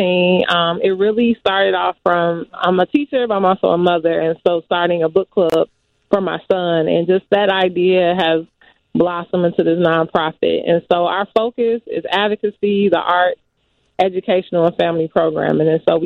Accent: Chicago, Illinois, United States; So really speaking like in my neighborhood, I grew up in the Art Gresham neighborhood.

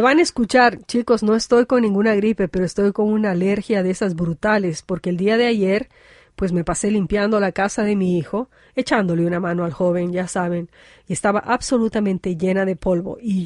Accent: Ecuador; No, hay muchas y tampoco hay ecuatorianas, así que sí. O sea, somos pocos, pero sí, poderosos.

